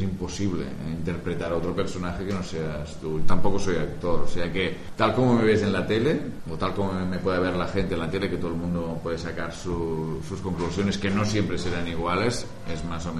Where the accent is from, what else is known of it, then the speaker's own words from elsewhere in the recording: Vic, Catalonia, Spain; Yo soy de Vic